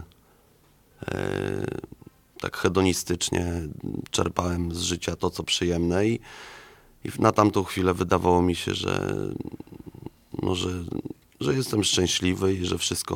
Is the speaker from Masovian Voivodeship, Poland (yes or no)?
yes; Warsaw, Masovian Voivodeship, Poland; Ja się w ogóle urodziłem tutaj w Warszawie, tutaj muszę powiedzieć na Żoliborzu, więc wychowałem się w blokach